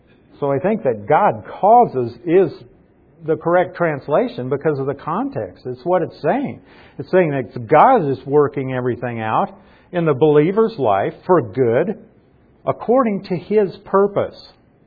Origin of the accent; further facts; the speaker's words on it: Nebraska, United States; When I was growing up in Nebraska, I knew that the city of Paris existed.